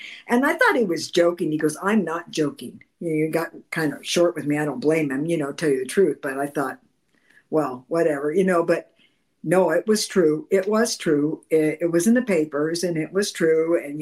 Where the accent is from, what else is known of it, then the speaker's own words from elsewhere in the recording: Anaheim, California, United States; It wasn't where I grew up in. I grew up in Anaheim, California.